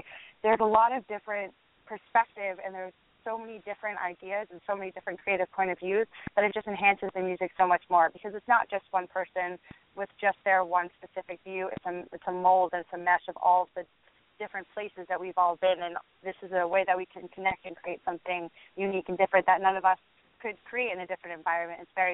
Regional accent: New York, United States; I come from the New York area, and everybody there, it's this huge family of musicians

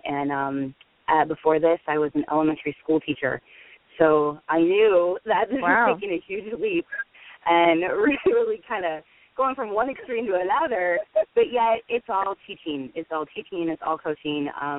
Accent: Ankeny, Iowa, United States; I grew up here in Ankeny, Iowa, and grew up in the gymnastic club

